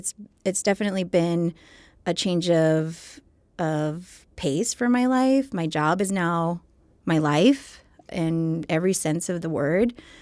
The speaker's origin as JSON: {"language": "English", "town": "Montana Vista", "region": "Texas", "country": "United States", "tie": "born or raised there", "said": "So I'm born and raised in Montana Vista and still live there now."}